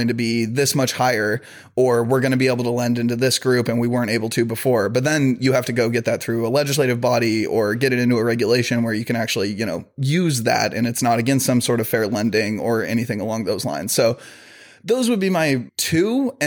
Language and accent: English; Kansas City, United States; So I'm from Kansas City, payday loan capital of, I always say payday loan capital of the world.